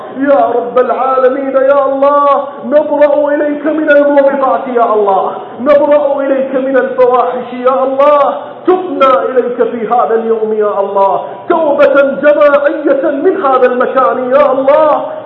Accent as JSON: {"language": "Arabic", "country": "Iraq", "said": "اللهم اجعل بلدنا العراق آمنا مطمئنا"}